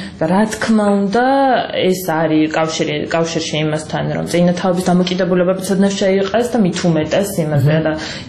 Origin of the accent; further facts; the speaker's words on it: Zugdidi, Samegrelo-Zemo Svaneti, Georgia; რაც იყო ზუგდიდში და სადაც მე თვითონ ზუგდიდელი ვარ